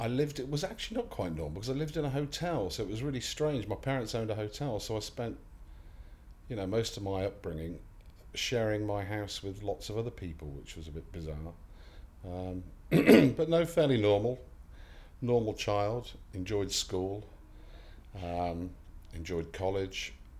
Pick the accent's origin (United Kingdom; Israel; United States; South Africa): United Kingdom; Worcester, West Midlands; I'm 48 and I'm from Worcester.